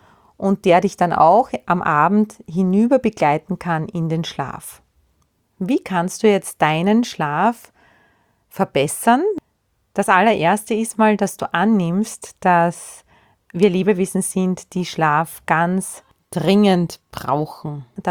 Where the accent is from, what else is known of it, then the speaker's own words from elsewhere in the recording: Austria; ins Nordkastel schauen, wie man bei uns in Österreich sagt